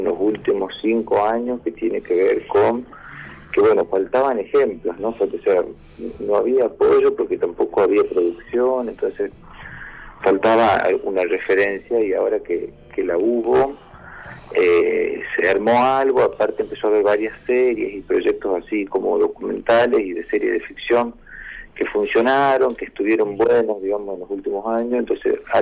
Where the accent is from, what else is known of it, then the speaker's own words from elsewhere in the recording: San Miguel de Tucumán, Tucumán, Argentina; born there; now in Lomas de Zamora, Argentina; nací en Tucumán, en San Miguel de Tucumán, y es donde filmé la película esta de la que estamos hablando.